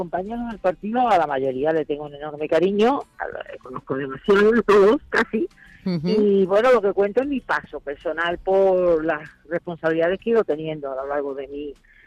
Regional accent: Málaga, Andalusia, Spain; por lo menos en mi tierra, yo soy malagueña

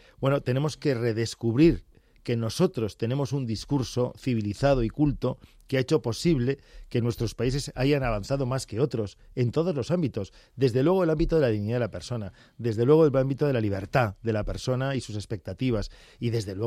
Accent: Spain; de nuestra esencia como españoles

